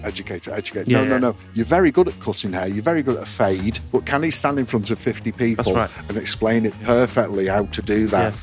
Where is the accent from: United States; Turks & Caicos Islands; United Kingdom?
United Kingdom; Southport, North West England; I was from Southport.